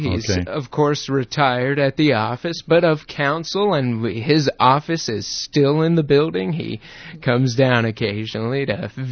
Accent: Georgia, United States; now in Arizona, United States; I grew up in Georgia, but my family is from the Midwest, so I've always envisioned myself coming back here

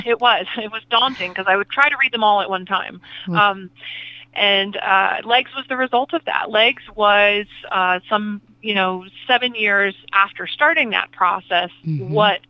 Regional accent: Atlanta, Georgia, United States; growing up in Atlanta at a time in the 70s and early 80s when dogs were still loose in the city.

